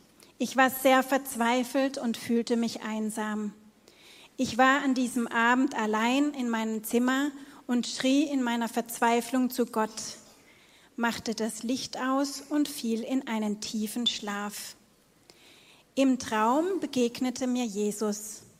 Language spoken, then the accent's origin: German; Sudan; now in Lörrach, Germany; ich bin im Sudan geboren und aufgewachsen. Im April diesen Jahres bin ich nach einer mehrmonatigen Flucht ohne meine Familie hier in Lörrach angekommen.